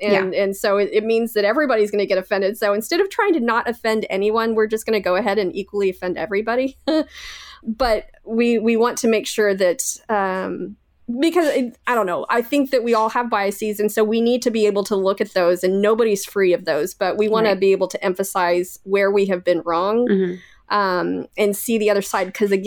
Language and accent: English; Canada; I'm Canadian, eh?